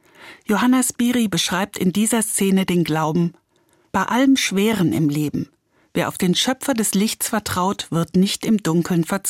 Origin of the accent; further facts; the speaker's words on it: Frankfurt, Hesse, Germany; Ich selbst bin in Frankfurt gern aufgewachsen.